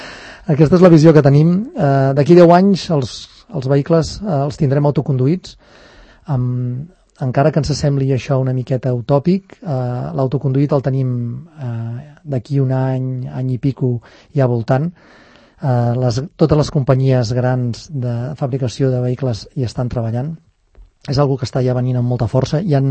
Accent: Olesa de Montserrat, Catalonia, Spain; Nosaltres vàrem néixer a Olesa, som d'Olesa de Montserrat.

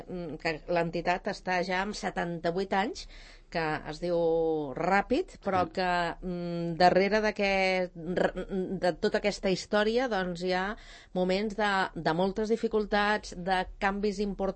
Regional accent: Sant Cugat del Vallès, Catalonia, Spain; els que som de Sant Cugat

